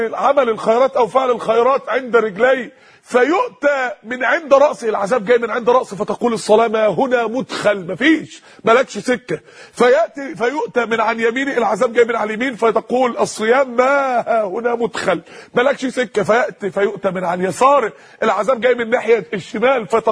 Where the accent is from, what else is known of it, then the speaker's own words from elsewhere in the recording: Mansoura, Dakahlia, Egypt; كان بيقولوا لي لو دخلت مسجد معين عندنا في المنصوره